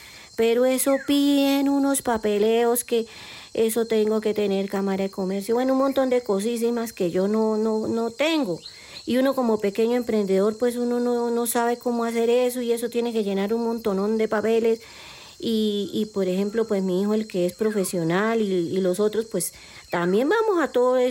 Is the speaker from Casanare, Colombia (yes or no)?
yes; Casanare, Colombia; Yo soy de Casanare, crecí en una vereda llamada El Morro. Y pues allí nos tocó salir muy pequeños por la violencia y mis hermanos y yo. Y hace más de 30 años me quedé a vivir acá en Casanare.